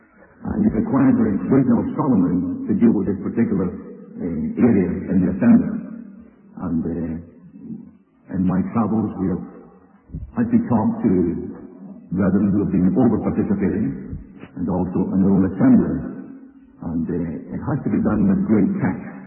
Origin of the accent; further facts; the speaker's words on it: Scotland, United Kingdom; I was raised in Scotland. I speak the Lindsay.